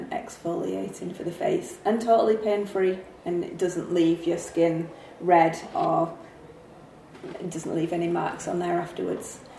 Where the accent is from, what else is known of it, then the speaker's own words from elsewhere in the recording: Manchester, North West England, United Kingdom; now in Falköping, Sweden; I'm from Manchester originally.